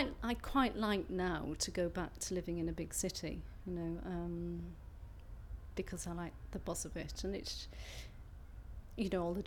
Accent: Hull, Yorkshire and the Humber, United Kingdom; I was born in North Ferriby and brought up in Hull, in working class environment

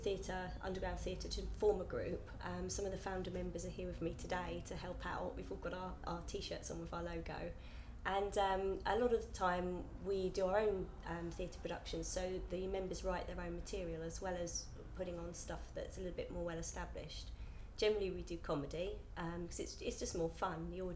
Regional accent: Eastbourne, South East England, United Kingdom; I'm 31, and I'm from Eastbourne.

